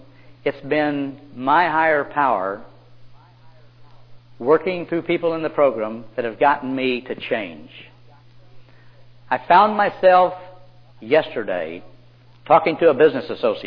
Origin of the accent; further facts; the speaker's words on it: Oklahoma, United States; I came from Oklahoma. I was raised in a small town.